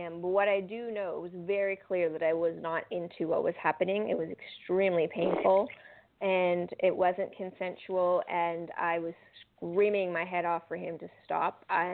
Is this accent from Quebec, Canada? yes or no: no; Manitoba, Canada; I'm French Canadian born, and I was raised on Native reservations in the province of Manitoba.